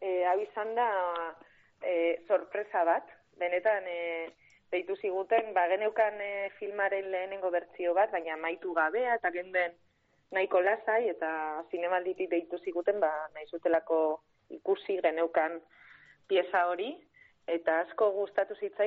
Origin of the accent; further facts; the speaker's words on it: Amorebieta-Etxano, Basque Country, Spain; behintzat Bilbon, Zornotzan, nire herrian